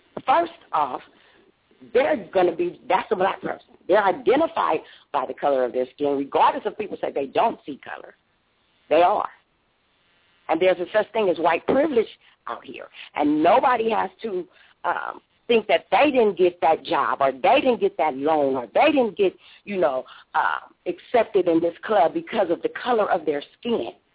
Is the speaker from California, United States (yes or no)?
yes; Compton, California, United States; I was born and raised in Compton, and I never saw an interracial couple until my father moved out to, I guess you guys would call it the country, but he moved out to Riverside.